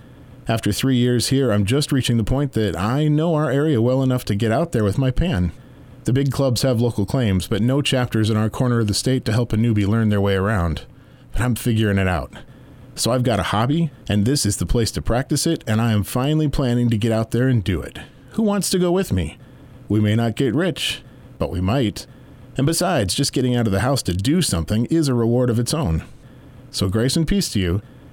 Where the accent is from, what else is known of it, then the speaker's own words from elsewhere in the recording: Washington, United States; moved away; also born or lived in Central California, United States; I grew up in Western Washington State, where prospecting was and is a common hobby, but it never moved me.